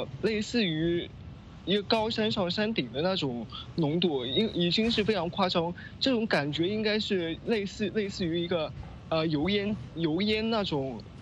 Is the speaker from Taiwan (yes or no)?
no; Hong Kong; 我们作为香港的年轻人呢，我们生于此，长于此，对香港是有深厚的感情和对香港人的身份是有一种认同